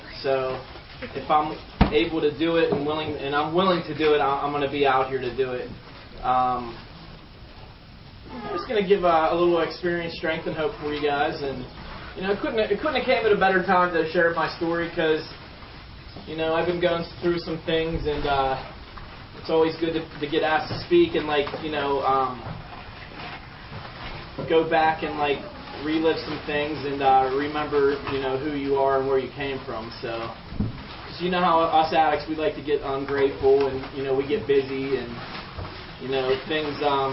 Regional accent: Butler, Pennsylvania, United States; now in Altoona, United States; Like I said, I grew up in Butler.

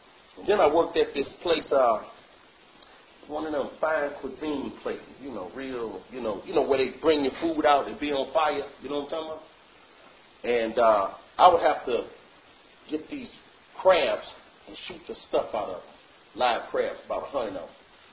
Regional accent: Chicago, Illinois, United States; when I came in Narcotics Anonymous, I told you I'm from Chicago. I've been a hustler all my life.

